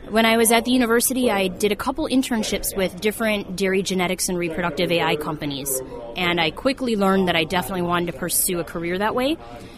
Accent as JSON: {"language": "English", "region": "Illinois", "country": "United States", "tie": "born or raised there", "said": "I grew up in Northern Illinois, and I knew all along that I wanted to study dairy science"}